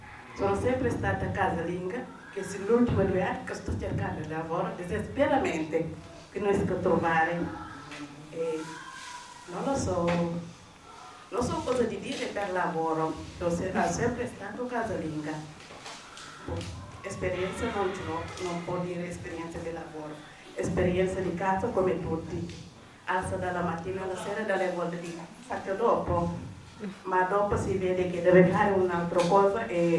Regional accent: Senegal; Italian is a second language; sono dal Senegal, ho 37 anni

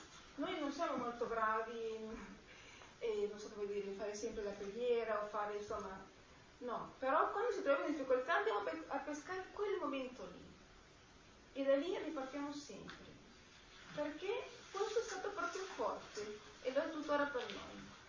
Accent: Peru; E io sono dal Perù

